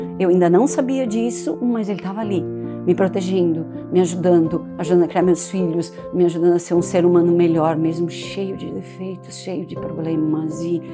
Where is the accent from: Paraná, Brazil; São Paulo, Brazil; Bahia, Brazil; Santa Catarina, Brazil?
Santa Catarina, Brazil; now in Florianópolis, Brazil; eu sou natural do interior de Santa Catarina, mas eu moro em Florianópolis há muitos anos.